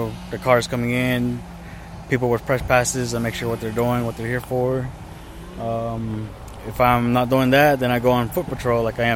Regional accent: Red Valley, Arizona, United States; I'm from the Navajo Nation, the Four Corners area, Red Valley, Arizona.

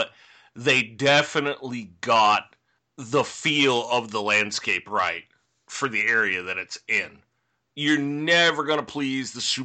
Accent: California, United States; I can say, as a Californian, and I've never been to Boston

